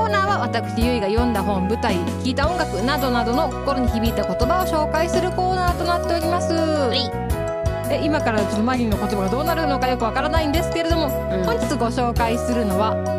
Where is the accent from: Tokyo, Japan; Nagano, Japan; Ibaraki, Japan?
Tokyo, Japan; や私ずっと生まれも育ちも東京なんで、